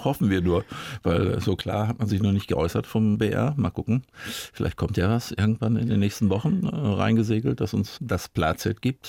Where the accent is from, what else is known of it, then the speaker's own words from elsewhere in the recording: North Rhine-Westphalia, Germany; Ich komme aus dem Ruhrgebiet, da ist das normal.